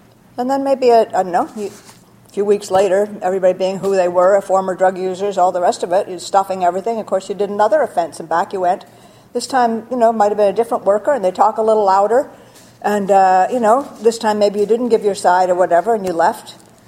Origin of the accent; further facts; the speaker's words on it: Montreal, Quebec, Canada; I come from Montreal originally